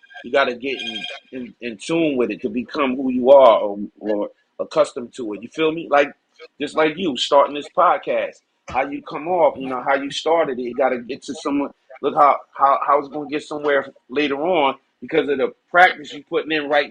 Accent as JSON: {"language": "English", "country": "Canada", "said": "No, I'm from Canada, but I'm from downtown."}